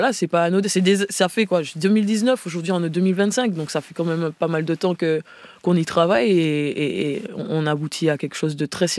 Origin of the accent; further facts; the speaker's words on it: Martinique; Moi, je suis martiniquaise.